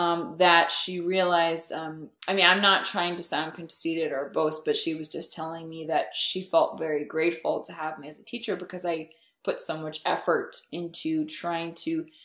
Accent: United States; yeah, I'm like, you know, I'm American, you know, that kind of thing.

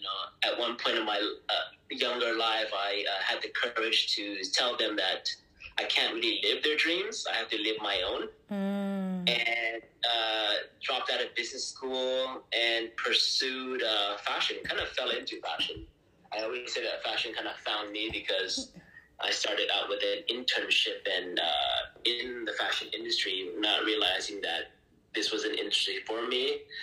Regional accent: California, United States; now in New York City, United States; And I'm originally from California, Southern California.

